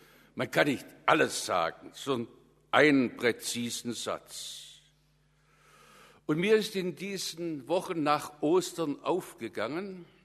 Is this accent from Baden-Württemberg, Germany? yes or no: yes; Stuttgart, Baden-Württemberg, Germany; also born or lived in Calw; now in Korntal, Germany; ich bin zwar in Calw geboren, aber aufgewachsen bin ich in Stuttgart und nun im Augenblick lebe ich nach verschiedenen Stationen in Korntal.